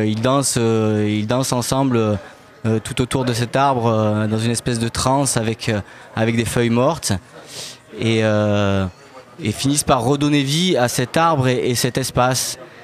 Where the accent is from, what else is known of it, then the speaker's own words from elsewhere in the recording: Saignon, Provence-Alpes-Côte d'Azur, France; Oui, du département. On est de Seignon, au-dessus d'Apt.